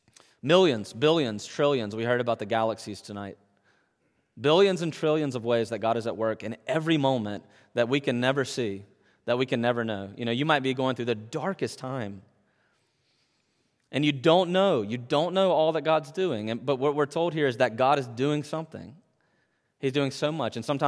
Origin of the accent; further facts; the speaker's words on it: United States; moved away; When I was in America, I'm American, you know that.